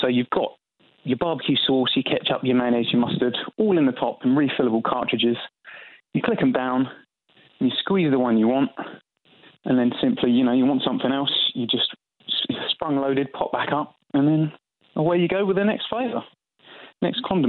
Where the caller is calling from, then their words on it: Portsmouth, South East England, United Kingdom; I'm calling from Portsmouth.